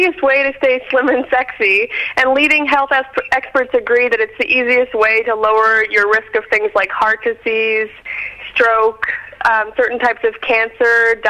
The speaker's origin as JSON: {"language": "English", "country": "Canada", "said": "and I'm Canadian, by the way."}